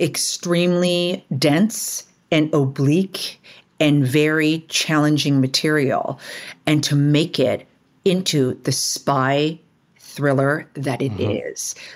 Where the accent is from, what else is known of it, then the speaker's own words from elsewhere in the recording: Canada; We're both Canadian.